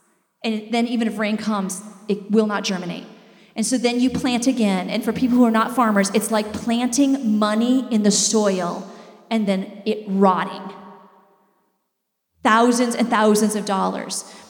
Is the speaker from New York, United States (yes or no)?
no; Midland, South Dakota, United States; I come from Midland, South Dakota. Midland, South Dakota is 3 hours west of here. There's 150 people in it.